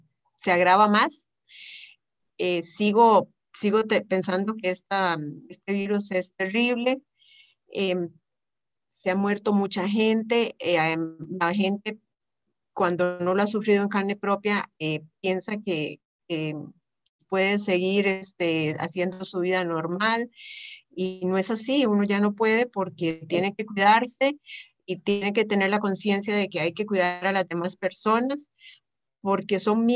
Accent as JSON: {"language": "Spanish", "region": "San José", "country": "Costa Rica", "tie": "born there", "lives_now": "Heredia, Costa Rica", "said": "Nacimiento es el 5 de noviembre de 1958 y nací en San José, Costa Rica."}